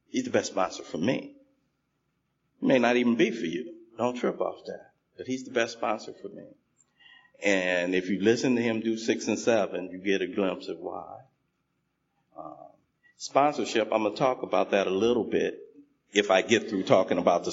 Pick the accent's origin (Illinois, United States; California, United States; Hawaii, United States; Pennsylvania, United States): California, United States; Los Angeles; You know, I come from South Central Los Angeles.